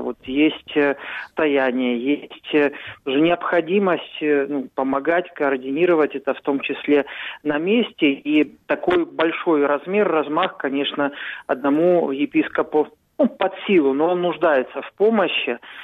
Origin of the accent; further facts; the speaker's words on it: Russia; Я родился в России, вырос, вот служу в церкви в России.